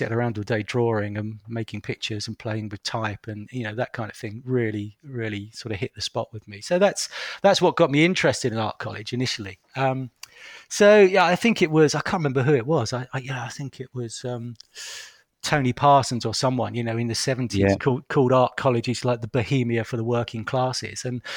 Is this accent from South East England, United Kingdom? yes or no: yes; Crawley, South East England, United Kingdom; also born or lived in London; I was growing up in, you know, as you know, sort of late 70s, 80s, in Crawley, Newtown. You know, I was born in South London. My parents got moved out. And that was a deeply depressing place to be.